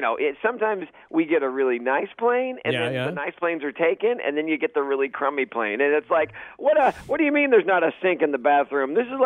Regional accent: Dallas, Texas, United States; now in Los Angeles, United States; And, I live in Los Angeles, but I grew up in Dallas. And so that was a big change going from Texas to freaking, Los Angeles.

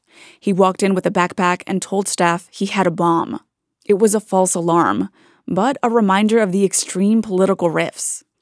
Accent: Washington, United States; I'm from Eastern Washington as well, and I know it's a very different cultural and political vibe, if you will.

